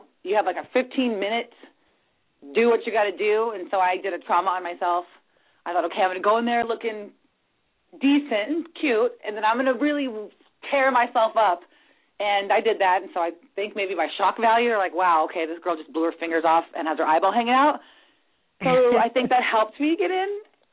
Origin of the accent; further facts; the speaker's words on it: San Diego, California, United States; I'm from San Diego, born and raised.